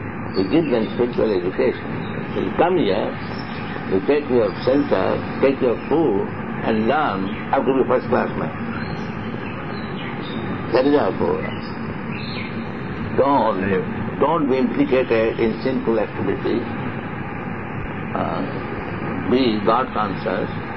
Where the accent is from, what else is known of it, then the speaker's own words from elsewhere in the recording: Kolkata, West Bengal, India; born there; Yes, I am Indian. I was born in Calcutta.